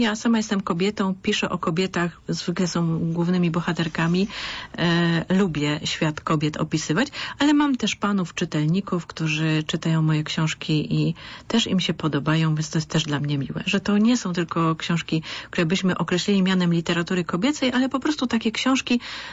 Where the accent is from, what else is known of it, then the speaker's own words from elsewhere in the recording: Kraków, Lesser Poland, Poland; Ja pochodzę z Małopolski, z Krakowa.